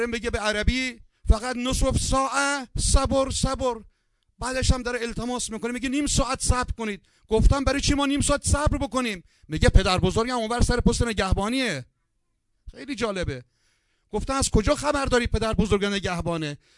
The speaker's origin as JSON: {"language": "Persian", "town": "Pashkuh", "region": "Yazd", "country": "Iran", "tie": "born or raised there", "said": "گفتم میدونم، من بچه پشکو هستم"}